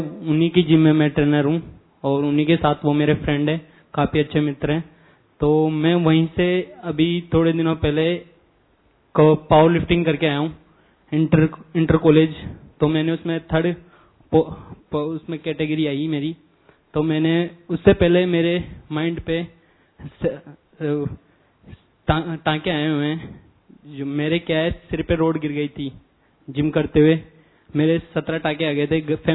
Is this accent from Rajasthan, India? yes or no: yes; Jaipur, Rajasthan, India; मैं जयपुर शहर से बिलोंग करता हूँ।